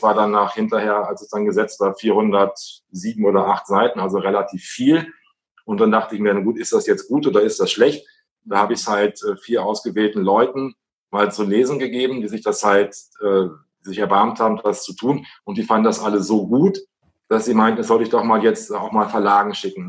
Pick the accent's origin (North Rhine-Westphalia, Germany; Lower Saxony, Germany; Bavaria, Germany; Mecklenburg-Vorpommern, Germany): Lower Saxony, Germany; Wolfenbüttel; Vorher war ich in Niedersachsen, in Wolfenbüttel, da ist meine Heimat.